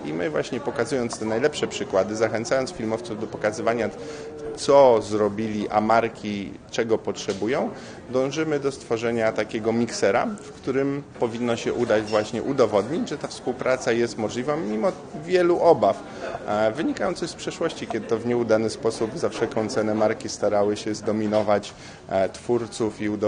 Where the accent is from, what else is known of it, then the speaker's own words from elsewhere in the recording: Łódź, Łódź Voivodeship, Poland; a z drugiej strony wywodzę się z filmowej Łodzi, której te tradycje od dawien dawna egzystują